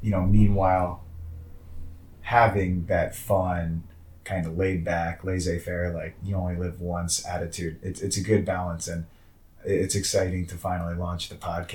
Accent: Philadelphia, Pennsylvania, United States; just growing up in Philadelphia, listening to sports talk shows and ignorant fans, stupid announcers

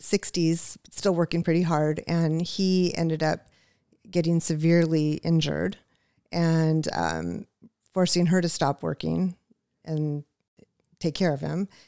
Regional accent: California, United States; Ventura County.

